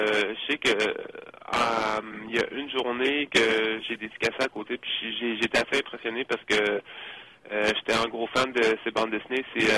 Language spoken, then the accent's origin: French; Quebec, Canada; puis je leur dis que je suis québécois, je fais une série ici au Québec, tout ça.